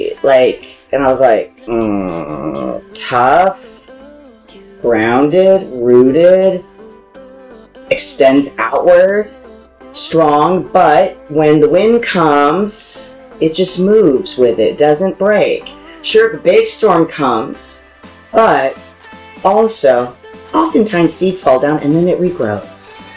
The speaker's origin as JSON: {"language": "English", "town": "Flint", "region": "Michigan", "country": "United States", "said": "Yeah, I'm from Flint, Michigan."}